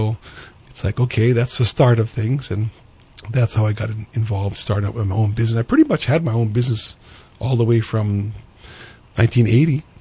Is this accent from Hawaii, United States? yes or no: yes; Honolulu, Hawaii, United States; I grew up in Honolulu, born in St. Francis Hospital, and I pretty much was raised in Aina Haina, Kailua, and then in Kailua area.